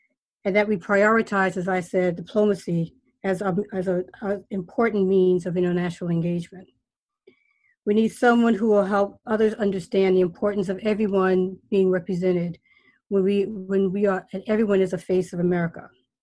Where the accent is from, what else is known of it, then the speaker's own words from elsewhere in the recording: New York City, New York, United States; I grew up in Bronx, New York, and from the very earliest I can remember, I wanted to work in the federal government.